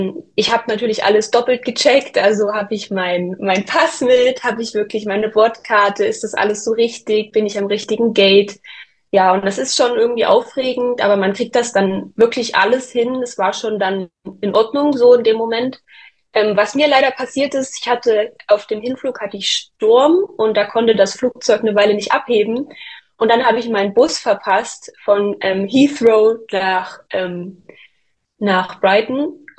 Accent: Saxony, Germany; Ich komme aus Sachsen in der Nähe von Chemnitz. Und ich war damals zum Zeitpunkt der Sprachreise 18 Jahre alt. Also ich bin immer noch 18.

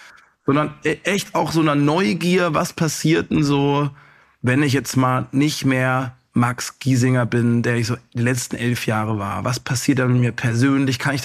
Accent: Karlsruhe, Baden-Württemberg, Germany; in Karlsruhe meiner Heimat abzuhängen

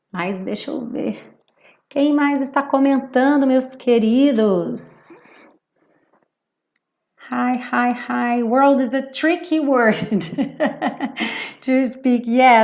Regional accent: Rio de Janeiro, Brazil; accent: carioca; quem fala como eu, carioca, porta, perna, esquerda

